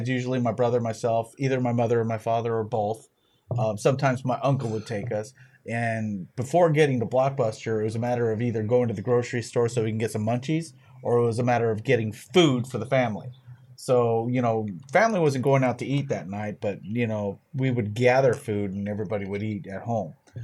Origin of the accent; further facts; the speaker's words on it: San Diego, California, United States; Well, not all out here, because I found some Hardee's too every now and then, because I grew up in San Diego.